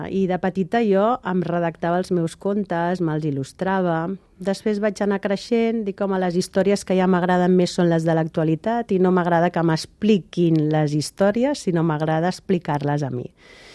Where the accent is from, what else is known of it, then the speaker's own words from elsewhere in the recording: Barcelona, Catalonia, Spain; Soc de Barcelona.